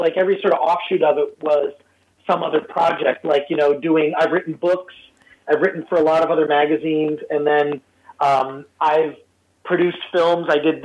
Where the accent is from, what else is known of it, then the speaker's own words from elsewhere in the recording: Midwest, United States; but I grew up in the Midwest, and there could be a few ignorant people there.